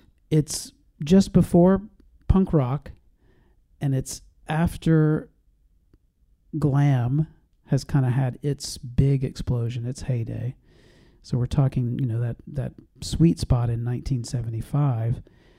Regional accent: Mississippi, United States; I'm from Mississippi. So to hear that this record has some roots in Jackson, Mississippi just takes it over the top for me.

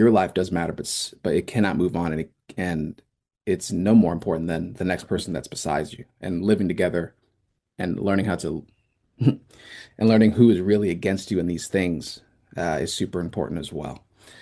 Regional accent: Liberia; born there; So I didn't grow up, but I was born in Liberia, West Africa. I spent some time there.

